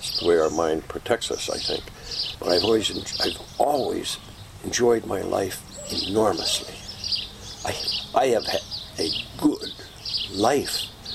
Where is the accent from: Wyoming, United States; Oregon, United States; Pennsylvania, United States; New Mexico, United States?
Wyoming, United States; Yellowstone Park; first few years of my life, I grew up in Yellowstone Park.